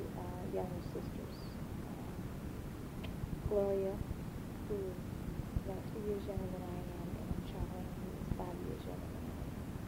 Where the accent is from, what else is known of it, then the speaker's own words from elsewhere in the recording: Chapel Hill, North Carolina, United States; my early years here in Chapel Hill were, I felt a sense of security. I grew up on Grand Street, both South Grand and North Grand.